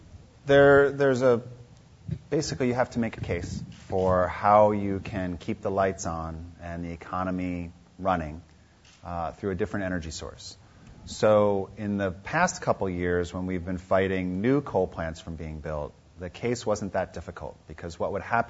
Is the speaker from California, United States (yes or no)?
yes; San Francisco, California, United States; And we say, we are from San Francisco, but rest not so much.